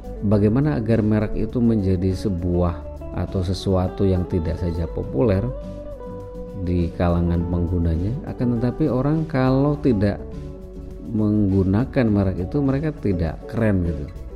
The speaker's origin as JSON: {"language": "Indonesian", "town": "Bandung", "region": "West Java", "country": "Indonesia", "tie": "born there", "said": "padahal di kota kelahiran saya di Bandung 0102 itu angkot jurusan Cicaheum gitu."}